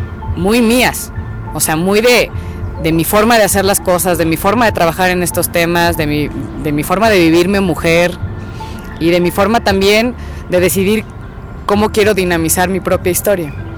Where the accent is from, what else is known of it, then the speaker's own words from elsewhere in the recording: Guadalajara, Jalisco, Mexico; now in Mexico City, Mexico; soy mexicana, de Guadalajara. Vivo desde hace varios años en el Distrito Federal